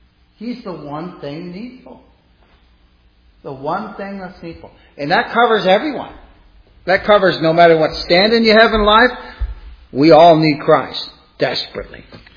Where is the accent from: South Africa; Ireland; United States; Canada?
Canada; I'm Canadian.